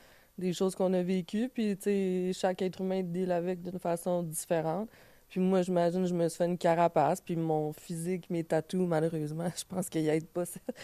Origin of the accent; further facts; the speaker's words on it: Montreal, Quebec, Canada; je viens pas nécessairement de la Malbaie, même si ma mère vient native de la Malbaie. Moi, je viens de Montréal, la rive nord de Montréal.